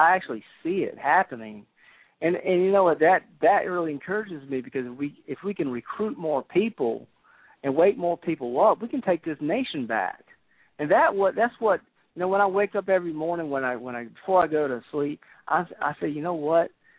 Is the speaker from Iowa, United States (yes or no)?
no; South Carolina, United States; I was raised in the Midlands of South Carolina. That's why I have this accent.